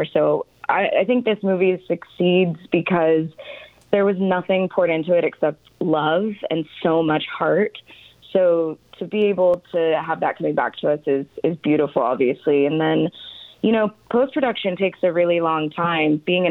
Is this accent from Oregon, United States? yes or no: yes; Roseburg, Oregon, United States; now in California, United States; Yeah, I was born in Roseburg, raised in Roseburg. Yeah, 18 years